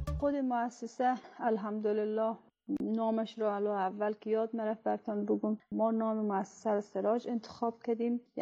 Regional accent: Bamyan, Afghanistan; born there; بنده متولد بامیان هستم.

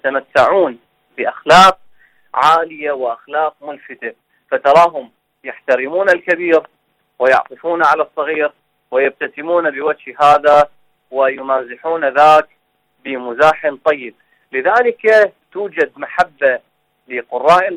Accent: Basra Governorate, Iraq; من جنوب العراق محافظة البصرة من مواليد 2012/4.

